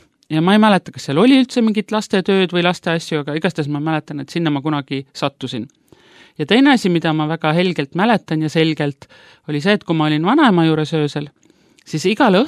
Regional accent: Paide, Järva County, Estonia; kasvasin üles mittekristlikus perekonnas. Aga minu vanaema oli kristlane ja ma ise olen Paidest pärit

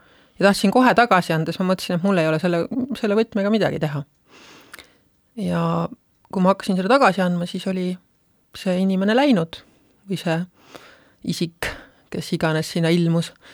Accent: Kernu, Harju County, Estonia; seal piirkonnas, kus ma pärit olen Harjumaalt. väikesest Kernu vallast, mida tänaseks enam ei ole, nüüd on see suures Aue valla osa

